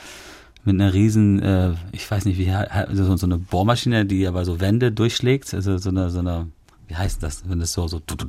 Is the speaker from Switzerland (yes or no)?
no; Ireland; Und es ist im Prinzip so mein Herkunftsland-Song und auch eine gewisse Liebeserklärung an diesem Land.